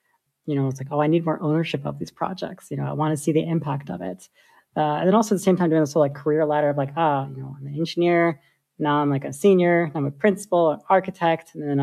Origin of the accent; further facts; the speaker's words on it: United States; I'm Sudanese. Like both of my parents are from Sudan. I was born and raised in America. We're Nubian. So from the very northern part of Sudan along the Nile.